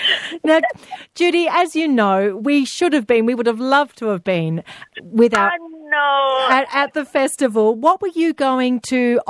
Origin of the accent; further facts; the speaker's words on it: Tasmania, Australia; You know, when I grew up in Tasmania